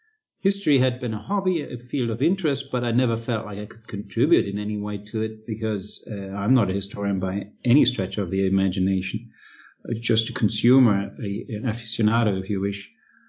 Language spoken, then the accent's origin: English; Germany; English is a second language; I'm a native German, so I grew up in Germany. I got my school and university education in Germany.